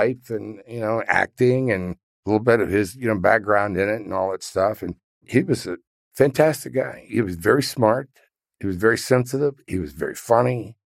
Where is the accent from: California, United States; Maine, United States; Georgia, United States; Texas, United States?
Texas, United States; Houston; but I grew up in Houston, which is sometimes called West Louisiana.